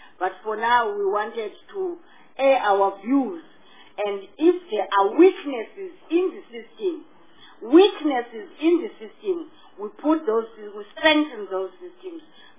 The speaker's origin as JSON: {"language": "English", "region": "Eastern Cape", "country": "South Africa", "said": "I come from Eastern Cape"}